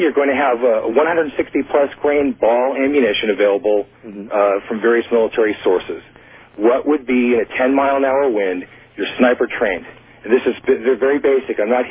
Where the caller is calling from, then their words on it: Thousand Oaks, California, United States; I'm calling from Thousand Oaks, California.